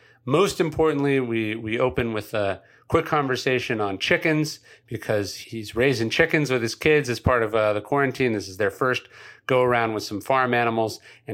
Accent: United States; I'm so American that when you sent it to me and I saw it was 30 kilometers, I couldn't even conceive of how long that is.

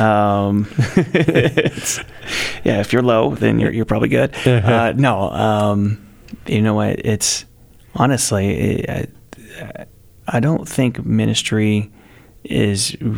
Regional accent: Texas, United States; I'm from Texas, so barbecue is usually my answer to most problems.

